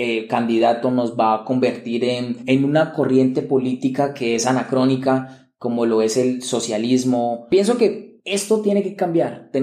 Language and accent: Spanish; Colombia; las elecciones que se vienen dentro de un año en mi país, en Colombia